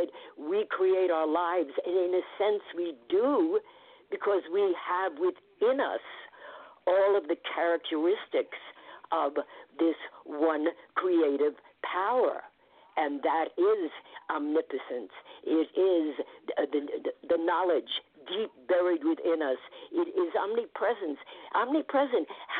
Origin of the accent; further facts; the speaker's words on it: Queens, New York, United States; now in Connecticut, United States; I was from Queens until I moved to Connecticut, yes.